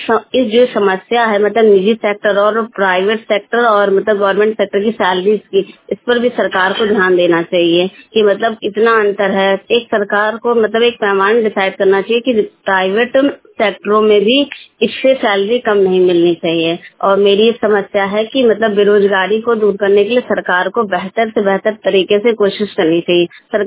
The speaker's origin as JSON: {"language": "Hindi", "town": "Hardoi", "region": "Uttar Pradesh", "country": "India", "said": "मंगलीपुरवा रेलवेगंज हरदोई की निवासी हूँ।"}